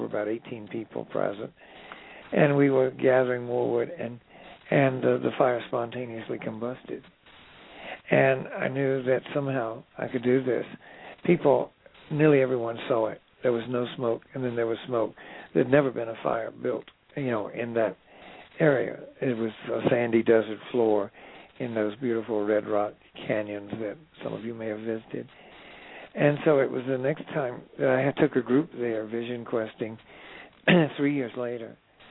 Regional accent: Atlanta, Georgia, United States; going all over my hometown, which was Atlanta at the time

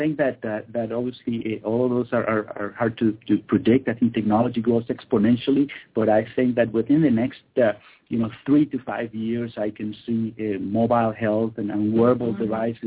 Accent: Caracas, Capital District, Venezuela; moved away as an adult; also born or lived in Ann Arbor, United States; I'm from Venezuela. I was born, raised, and went to medical school in Caracas, Venezuela, which is where all my family and my wife's family is. And we moved to Michigan, to Ann Arbor, Michigan, where I did my residency. I was there for 7 years.

